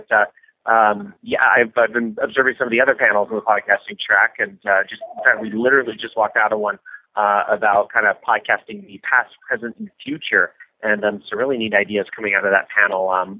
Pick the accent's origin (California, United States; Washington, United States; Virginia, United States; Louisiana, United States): California, United States; I'm not used to East Coast rain, remember, because I'm from California.